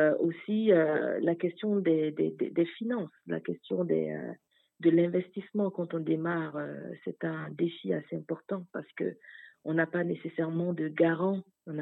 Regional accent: Côte d’Ivoire; also born or lived in France; now in Prince Edward Island, Canada; Je suis née en France. J'ai grandi en Côte d'Ivoire. Après, je suis retournée en France où j'ai étudié, où j'ai été à l'université. Puis, je suis arrivée ici à l'Île-du-Prince-Édouard.

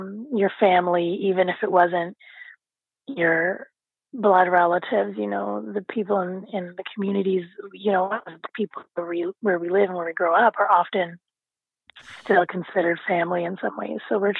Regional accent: Dartmouth, Nova Scotia, Canada; I grew up in Nova Scotia. I grew up between the communities of East Preston, Upper Hammonds Plains, and Coal Harbour, all in and around Dartmouth, Halifax area. I miss those communities for sure. I miss being immersed in those communities.

